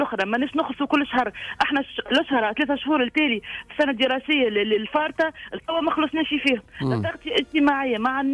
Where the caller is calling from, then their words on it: Kairouan, Kairouan Governorate, Tunisia; السخانة مش نرمال في القروان، ما تعرفوا لا بحر لا حتى شيء.